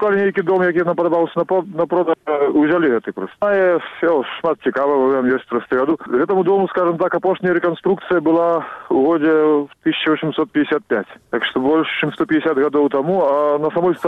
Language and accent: Belarusian; Minsk, Belarus; Я нарадзіўся ў горадзе. Я нарадзіўся ў Менску і жыў там 26 гадоў. А на вёску ездзіў толькі на лецішча. Але два месяцы кожны рок я быў на вёсцы, так.